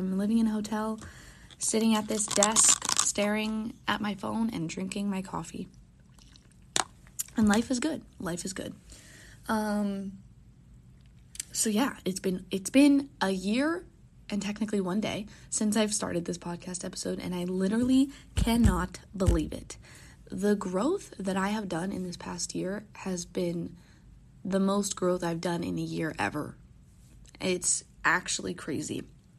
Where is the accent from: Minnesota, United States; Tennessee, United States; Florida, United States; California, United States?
Florida, United States; you know that I'm from Florida, and Florida is obviously very hot.